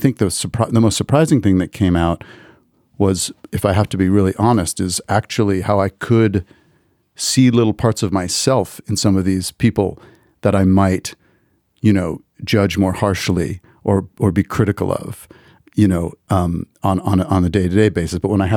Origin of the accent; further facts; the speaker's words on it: United States; because I'm an American Jew telling part of telling their story.